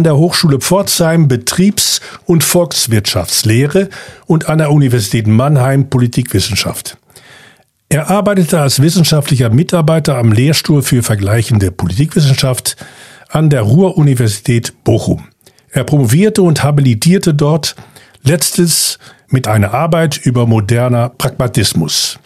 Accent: Netherlands; German is a second language; als Niederländer

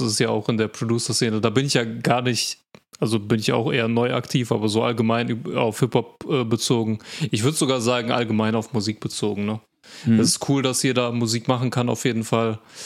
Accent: North Rhine-Westphalia, Germany; Und ich komme ja auch aus der Ecke, also NRW ist ja jetzt nicht alles so weit auseinander.

